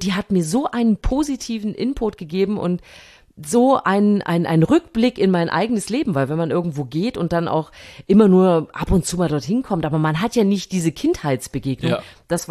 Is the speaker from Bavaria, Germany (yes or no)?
no; Thuringia, Germany; Ich war in meiner alten Heimat Thüringen